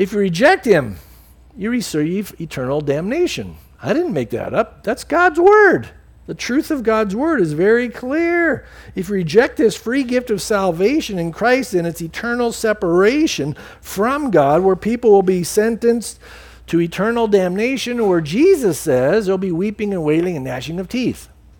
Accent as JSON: {"language": "English", "town": "San Diego", "region": "California", "country": "United States", "tie": "born or raised there", "said": "You know, growing up in San Diego, you get those rollers every once in a while."}